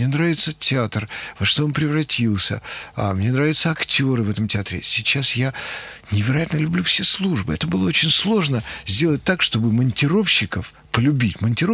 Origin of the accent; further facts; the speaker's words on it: Moscow, Russia; moved away as an adult; Я стеснялся, что я из Москвы.